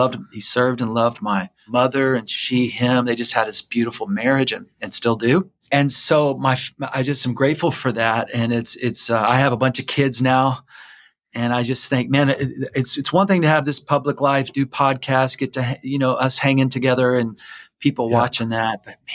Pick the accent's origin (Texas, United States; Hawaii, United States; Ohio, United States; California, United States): Texas, United States; Houston; now in Dallas, United States; You know, I'm from Houston, Texas, and I moved to Dallas, Texas.